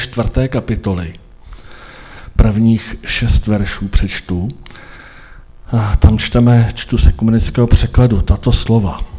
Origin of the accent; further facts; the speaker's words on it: Rakovník, Central Bohemian Region, Czechia; tak jsem z Rakovníka a jsem západočeským seniorem